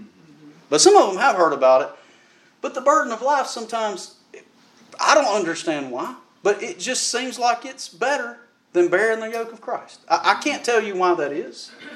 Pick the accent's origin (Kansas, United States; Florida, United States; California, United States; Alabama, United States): Alabama, United States; Birmingham; when I was growing up in Birmingham, I mean, I was robbed. I had a gun put to my head before. You know, when I was in public school, I had to fight for my life in Birmingham, Alabama.